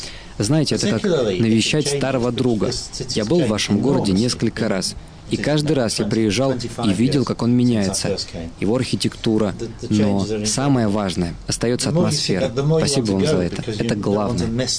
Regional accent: Manchester, North West England, United Kingdom; born there; Russian is a second language; Я родился в Манчестере, это в Северной Англии.

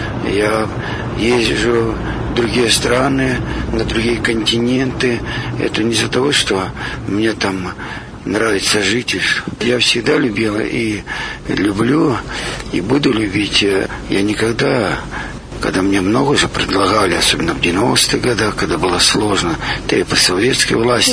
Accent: Arkhangelsk Oblast, Russia; мы все из Поморов, с Архангельской области, но тогда губерния была, соответственно, у меня в роду священники и моряки, и рыбаки

